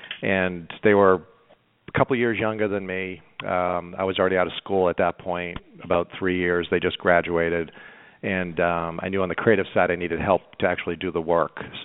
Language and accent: English; Boston, Massachusetts, United States; now in Charlotte, United States; Yeah, I was originally from Boston